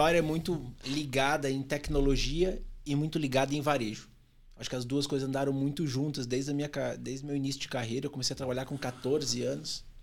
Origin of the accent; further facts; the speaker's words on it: Blumenau, Santa Catarina, Brazil; now in São Paulo, Brazil; Eu sou de Blumenau, Santa Catarina.